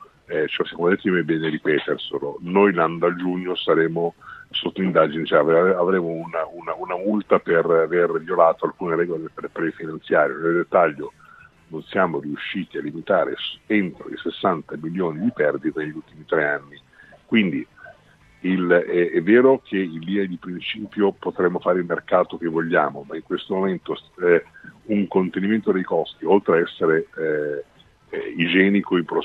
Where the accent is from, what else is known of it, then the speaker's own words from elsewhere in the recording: Southern Italy, Italy; Sono un meridionale affezionato alla scaravanzia.